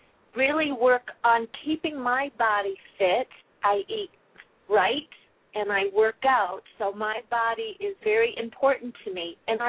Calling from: California, United States; I'm calling from California.

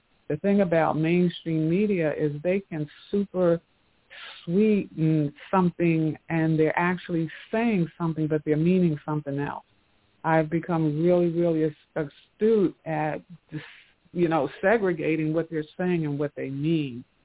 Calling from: Atlanta, Georgia, United States; I'm calling from Atlanta.

